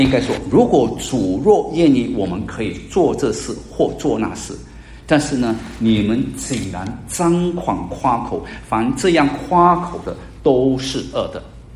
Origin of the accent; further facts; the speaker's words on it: China; 而我们中国人最喜欢叫的是什么？